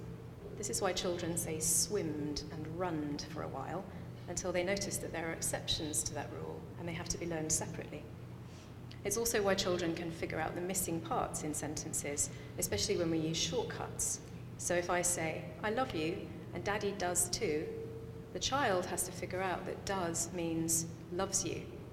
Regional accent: United Kingdom; you had determined that I'm not an American, and perhaps you had assumed that I'm originally from Britain, and you would be right, I am from Britain.

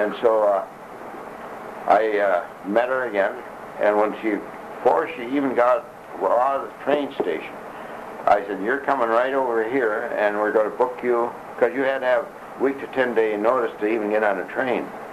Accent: Michigan, United States; You know, I'm a little... I'm just from Michigan.

